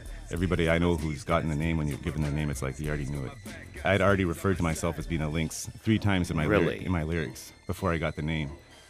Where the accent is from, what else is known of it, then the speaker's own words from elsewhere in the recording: Moosonee, Ontario, Canada; Hunting was a big part of my life, and growing up in Moosonee, it was a big part of everybody's lives when I was growing up.